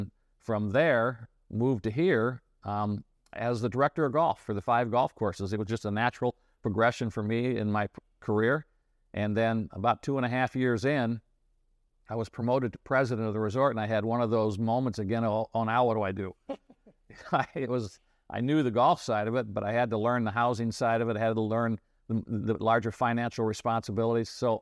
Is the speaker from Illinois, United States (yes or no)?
yes; Illinois, United States; I grew up in the Midwest in Illinois, went to a small state school in Illinois, graduated from there, met my wife there.